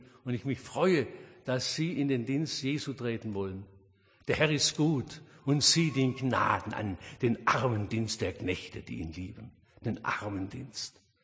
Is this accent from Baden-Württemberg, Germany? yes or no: yes; Oberndorf, Baden-Württemberg, Germany; in Oberndorf, meiner Heimatstadt.